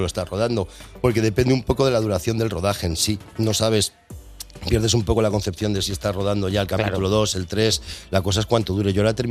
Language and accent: Spanish; Móstoles, Community of Madrid, Spain; De los 80, yo soy de Móstoles.